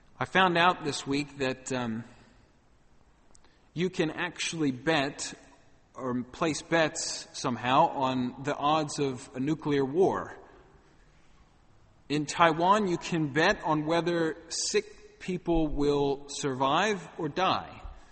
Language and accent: English; Australia; I'm Australian too. I had to vote too.